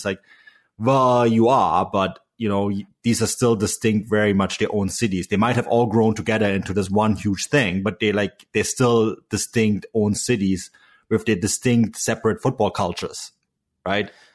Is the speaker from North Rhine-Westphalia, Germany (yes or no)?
no; Munich, Bavaria, Germany; now in Canada; I'm from Munich, right? I have a very different outlook on things. And now I live on the Canadian West Coast.